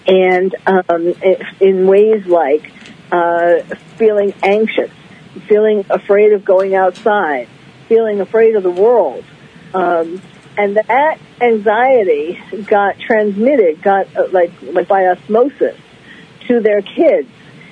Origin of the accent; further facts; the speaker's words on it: New York, United States; now in California, United States; I mean, I was born and bred in New York.